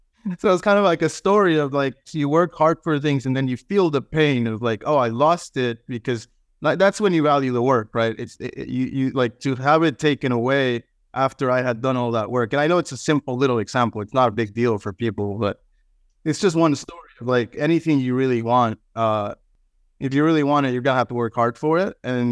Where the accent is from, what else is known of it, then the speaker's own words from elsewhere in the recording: Guatemala; Guatemala, we grew up in Guatemala, up in the mountains, and, you know, people have a little bit more space.